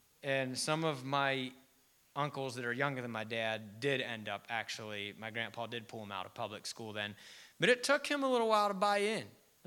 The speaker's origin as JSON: {"language": "English", "town": "Chambersburg", "region": "Pennsylvania", "country": "United States", "tie": "born or raised there", "said": "The bishop in the church that I grew up in there in Chambersburg, Cumberland Valley Conference"}